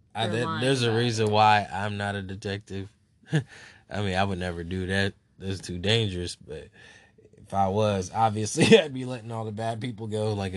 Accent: France; I'm from France, and we drive on the other side of the road.

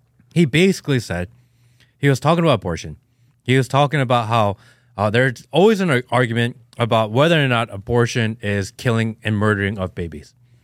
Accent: New Jersey, United States; Yeah, we're East Coast. I grew up in Jersey.

